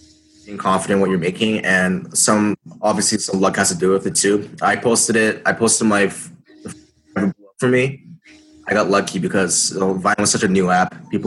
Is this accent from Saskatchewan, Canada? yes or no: no; Montreal, Quebec, Canada; also born or lived in Edmonton; now in Toronto, Canada; Actually, I was born in Canada, but born in Edmonton, moved to Montreal, grew up most of my time in Montreal, and then moved to Toronto here about like 3 years ago.